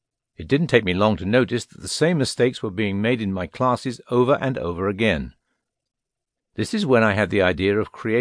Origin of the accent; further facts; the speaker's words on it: United Kingdom; also born or lived in Japan; now in Sao Paulo, Brazil; I'm a Brit who has been teaching English in Sao Paulo for almost 7 years now.